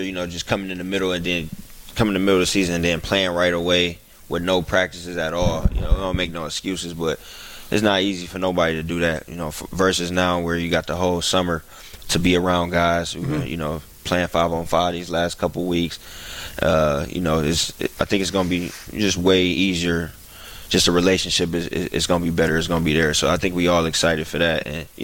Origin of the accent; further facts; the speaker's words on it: Cleveland, Ohio, United States; also born or lived in Youngstown; Because I grew up in Ohio. Cleveland, Youngstown, where everybody cheered for LeBron.